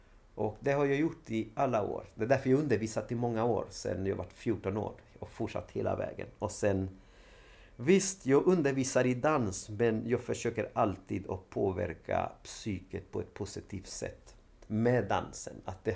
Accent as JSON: {"language": "Swedish", "country": "Sweden", "said": "Nej, men jag är från Sverige."}